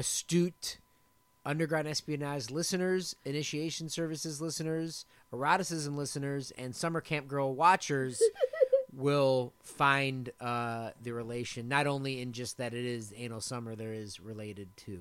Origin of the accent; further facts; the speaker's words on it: the South, United States; I know I think just growing up in the South, you're just in general there's a more outdoorsness